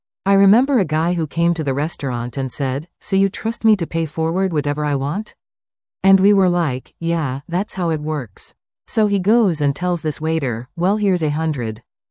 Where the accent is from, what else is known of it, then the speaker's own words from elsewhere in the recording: India; I grew up in India, and when I went to a local store, they knew all about my family.